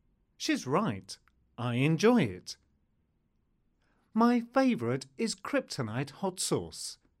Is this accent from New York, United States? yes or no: no; Michigan, United States; I am 24 years old. I am from Michigan.